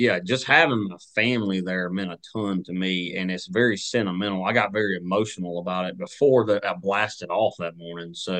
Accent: Clanton, Alabama, United States; I mean, I grew up in Clanton, Alabama, so I'm not far from Lay Lake, not far from Beeswax Creek.

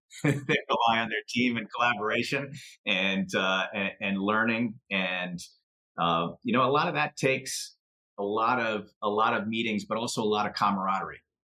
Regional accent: Chicago, Illinois, United States; now in Albany, United States; I'm an Eagle Scout, and I grew up in Chicago, though.

